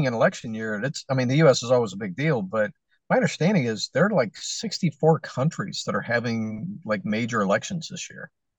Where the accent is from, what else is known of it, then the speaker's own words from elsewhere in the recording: United States; being an American living here in America, if I just talk to Americans, I'm always just only going to get this perspective.